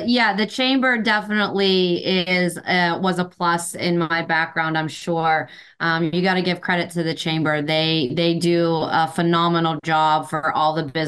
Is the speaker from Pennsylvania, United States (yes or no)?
yes; Harmony, Pennsylvania, United States; I grew up here in southwestern Pennsylvania in a little town called Harmony, and I'm a graduate of Greensburg Central Catholic, and then went on to get my communications degree from Seton Hill. So stayed in this area my entire life.